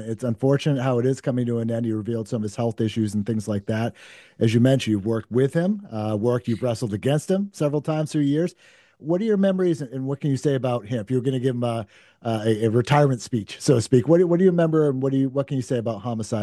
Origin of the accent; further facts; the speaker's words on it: Northeast, United States; So I'm also from the Northeast.